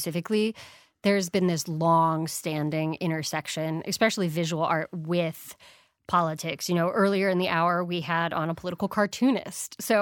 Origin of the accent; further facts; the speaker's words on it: New York, United States; Yeah, I grew up in New York, lived in New York City for a couple of years.